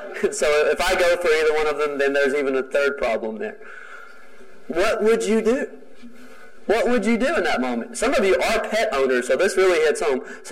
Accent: Texas, United States; I grew up in the East Texas version of Noah's Ark, okay?

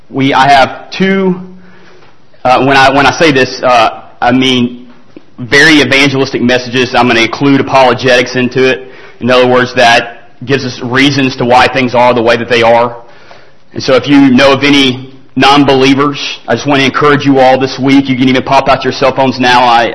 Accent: Kentucky, United States; now in Fort Worth, United States; I'm from Kentucky, and I'm going to school in Fort Worth.

